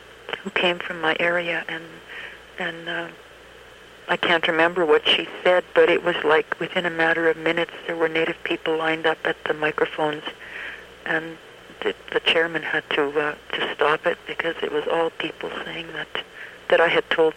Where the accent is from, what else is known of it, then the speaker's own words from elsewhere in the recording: Canada; first language Cree; English is a second language; My first language is Cree, and I speak, as I say, I speak Cree fluently.